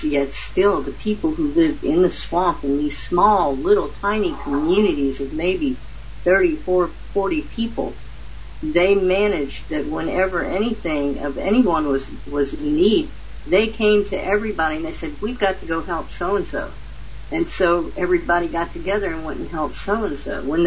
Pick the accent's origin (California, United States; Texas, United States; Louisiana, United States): Louisiana, United States; born there; now in Kansas, United States; You know, I came from Louisiana. I've spent more of my life in Kansas than actually the state where I was born. And I came from a hostile environment.